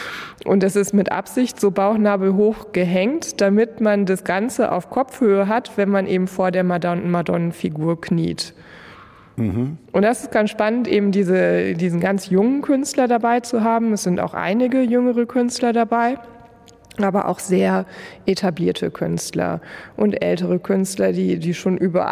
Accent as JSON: {"language": "German", "region": "Northern Germany", "country": "Germany", "said": "wie wir sie als Norddeutsche noch nicht ganz so verinnerlicht haben"}